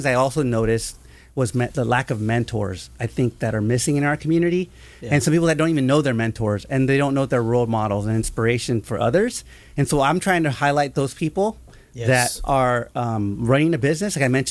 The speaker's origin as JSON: {"language": "English", "town": "Westminster", "region": "California", "country": "United States", "said": "Again, remember, I'm from Westminster."}